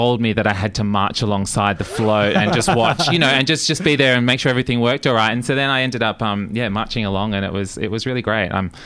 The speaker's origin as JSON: {"language": "English", "town": "Melbourne", "region": "Victoria", "country": "Australia", "tie": "born or raised there", "said": "I grew up as a dancer. I grew up in Melbourne, actually."}